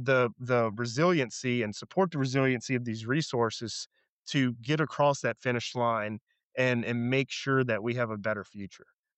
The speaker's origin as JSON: {"language": "English", "region": "Louisiana", "country": "United States", "said": "Like I said, I'm from Louisiana. I live in Louisiana, but we're equally as involved in matters from Maine to Texas"}